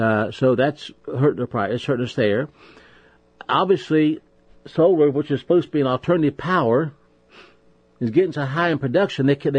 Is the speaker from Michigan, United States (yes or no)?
no; West Virginia, United States; because I come from West Virginia, we have been one of the largest coal-producing states in this in the nation for years and years.